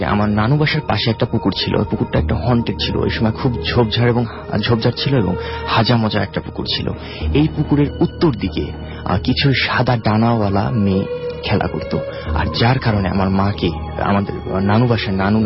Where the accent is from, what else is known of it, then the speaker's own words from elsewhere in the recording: Gangachara, Rangpur Division, Bangladesh; আমি রংপুর জেলার গঙ্গাচড়া উপজেলা থেকে এসেছি, আমার গ্রাম দক্ষিণ কলকন্দ।